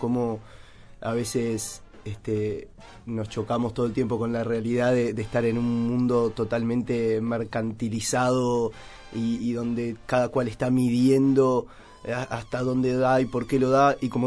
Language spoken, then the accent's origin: Spanish; Uruguay; El trombón, bueno, como buen uruguayo yo también empecé por la guitarra, ¿no?